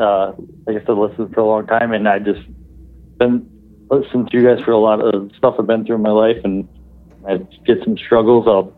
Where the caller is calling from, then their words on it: Illinois, United States; from Illinois.